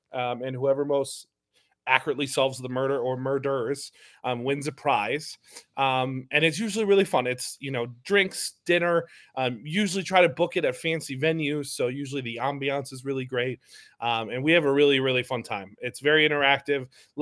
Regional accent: Fond du Lac, Wisconsin, United States; And then I moved back to my hometown in 2017, ran for city council in 2018.

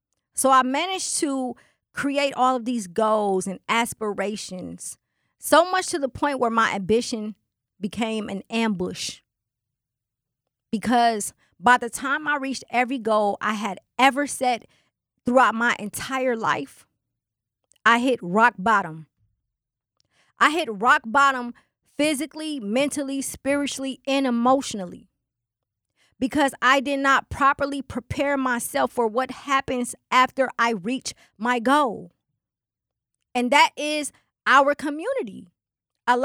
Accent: Milwaukee, Wisconsin, United States; I'm from Milwaukee, right? Milwaukee is fly, especially in the era that I grew up in. Born in the 80s, raised in the 90s, baby, we fly.

